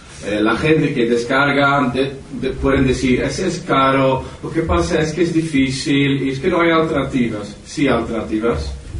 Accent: Netherlands; Spanish is a second language; Yo soy holandés, entonces tengo un pequeño acento, pero espero que me entiendan.

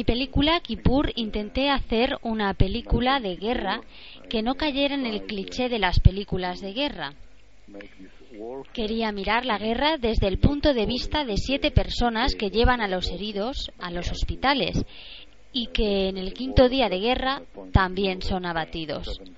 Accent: Israel; Yo estaba muy interesado en Israel, en mi país.

